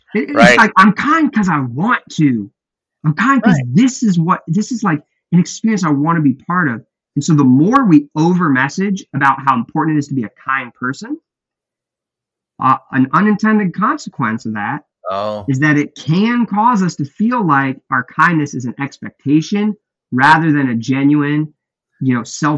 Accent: United States; I'm American.

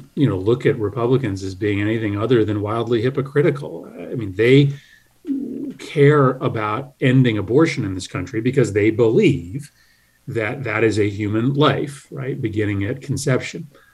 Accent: Wethersfield, Connecticut, United States; I grew up in Wethersfield, Connecticut, just a stone's throw from some of the most violent neighborhoods in the state in the south and north end of Hartford.

